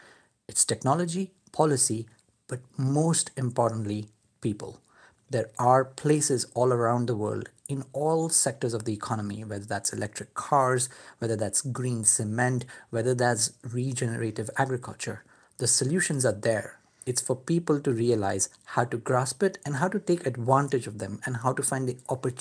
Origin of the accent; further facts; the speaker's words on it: India; So I grew up in India